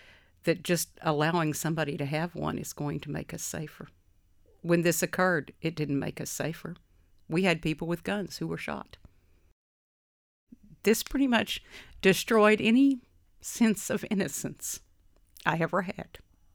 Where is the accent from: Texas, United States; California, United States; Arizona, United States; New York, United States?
Texas, United States; I was almost ashamed to say that I grew up in Texas.